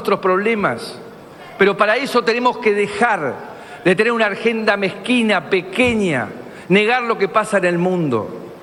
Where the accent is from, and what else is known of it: Argentina